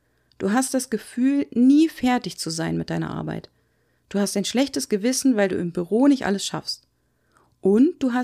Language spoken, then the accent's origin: German; Wolfsburg, Lower Saxony, Germany; Und ich empfinde meine Heimat wieder deutlich schöner, als ich es früher gefunden habe. Früher fand ich Wolfsburg einfach immer nur grau.